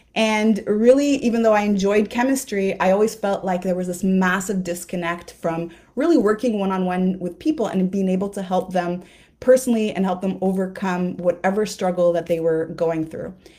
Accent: Montreal, Quebec, Canada; I am from Montreal, Canada.

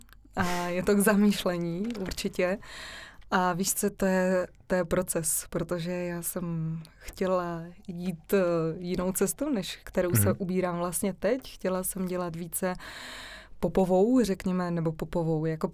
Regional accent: Frýdek-Místek, Moravian-Silesian Region, Czechia; Tak já jsem z dolního, přímo ze staré cesty. Tam narodila jsem se tady ve Frýdku Místku, ale tam jsem vyrůstala a mám tam skvělou rodinu.

